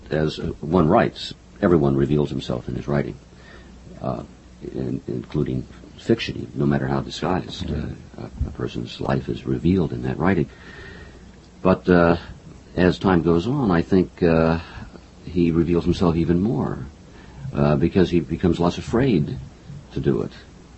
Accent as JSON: {"language": "English", "region": "Midwest", "country": "United States", "said": "Midwesterners have that same feeling. I'm from the Midwest, and we all felt that we had to leave."}